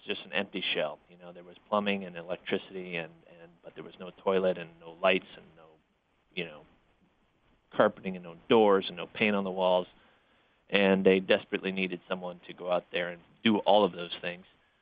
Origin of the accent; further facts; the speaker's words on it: Iowa City, Iowa, United States; In fact, I had been living in Iowa City, my hometown, again. I often end up back there for reasons unknown.